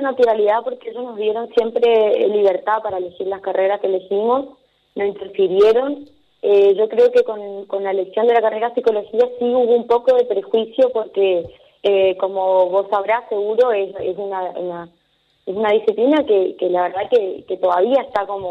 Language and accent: Spanish; Paso de los Libres, Corrientes, Argentina; Bueno, yo soy acá de Paso de los Libres, soy nacida y criada acá, en nuestra ciudad.